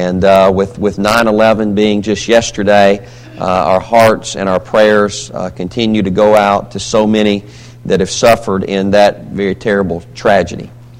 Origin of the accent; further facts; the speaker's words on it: Berry, Alabama, United States; now in Savannah, United States; Anyway, I'm from Berry, Alabama, just a little bump in the road. Population 1,000 if you count all the coon dogs in Berry. So I come from a small place. And today I'm blessed to live in Savannah, Tennessee